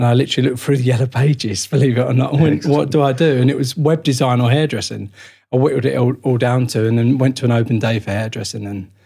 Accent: East of England, United Kingdom; It's nice to come back home a little bit. I'm from Essex

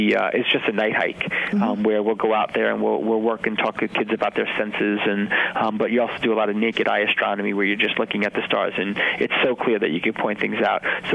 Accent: New York, United States; I always joke when I grew up on Long Island, and to me, Orion was just those three stars that made the belt.

